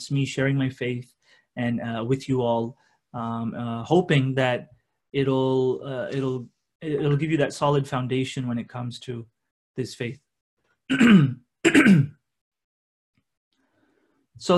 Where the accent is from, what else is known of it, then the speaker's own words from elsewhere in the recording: Houston, Texas, United States; also born or lived in France; I was born and raised in Houston, Texas. I grew up there